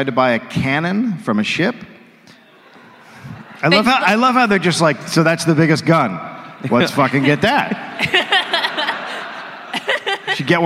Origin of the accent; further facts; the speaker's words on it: United States; I know, I'm from America, so this is like